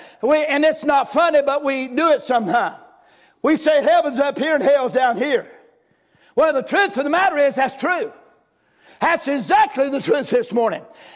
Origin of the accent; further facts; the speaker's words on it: North Carolina, United States; I'm from Wilkes County, and boy, that crowd I'm used to run